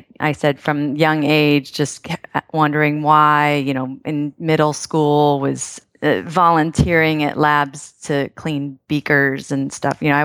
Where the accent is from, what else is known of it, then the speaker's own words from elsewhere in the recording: Huntington, New York, United States; I grew up in Huntington, went to Huntington High School, proud alumni, grew up swimming on in Long Island Sound, which is really different from Miami.